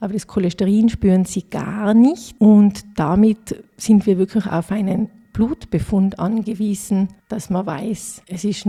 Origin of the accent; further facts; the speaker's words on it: Austria; zum Beispiel bei uns in Österreich die Walnüsse